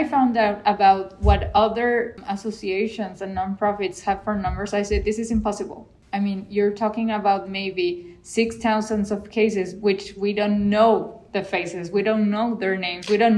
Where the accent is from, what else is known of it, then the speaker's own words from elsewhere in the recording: Cancun, Quintana Roo, Mexico; We're from Cancun. So we had to drive 4 hours to Mérida to get the genetical test.